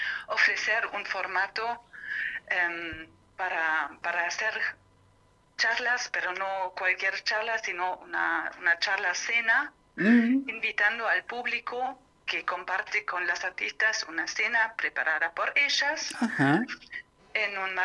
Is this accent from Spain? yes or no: no; Germany; also born or lived in Berlin; now in Buenos Aires, Argentina; Yo soy alemana, pero vivo en Buenos Aires desde hace 12 años.